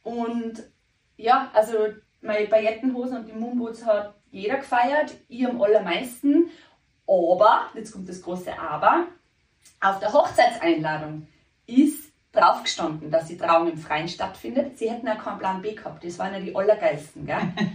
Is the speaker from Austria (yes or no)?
yes; Austria